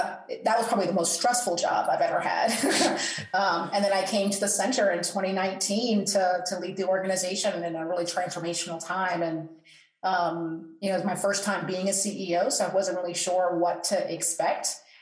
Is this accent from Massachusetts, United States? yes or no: no; Virginia, United States; So I am actually from Virginia. I grew up in Spotsylvania County, which is about an hour south of D.C.